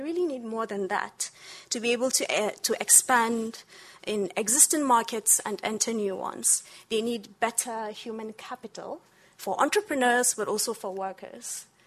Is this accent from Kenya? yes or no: no; Nigeria; And I come from Nigeria.